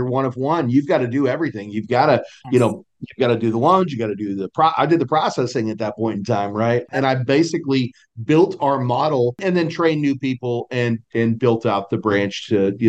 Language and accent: English; Salina, Kansas, United States; moved away as an adult; now in Salina, Texas, United States; So I don't know if you caught, I said I live in Salina, Texas, but I'm from Salina, Kansas originally. They're spelled a little different.